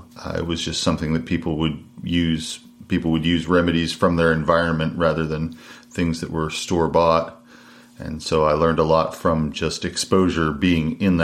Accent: Bear Track, Kentucky, United States; So I am from Eastern Kentucky. I'm from Lee County and an area called Bear Track, which is just a very rural area in Lee County. And so I grew up there in the 70s and 80s

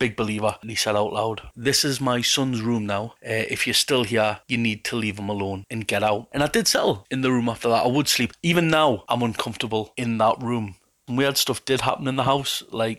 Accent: Newcastle, North East England, United Kingdom; I'm from Newcastle, England.

